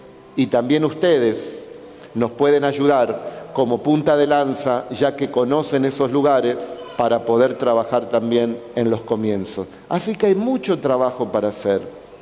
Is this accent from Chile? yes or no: no; Argentina; tengo doble ciudadanía. Soy italiano, primero soy argentino, ¿no? Pero mis viejos, todo mi ascendencia, italiano, ¿eh? Tano.